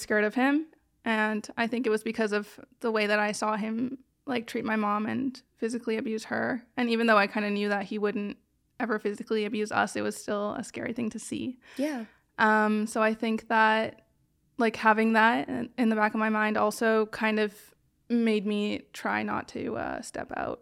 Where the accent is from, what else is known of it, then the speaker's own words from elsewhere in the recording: Western Canada, Canada; I'm from Western Canada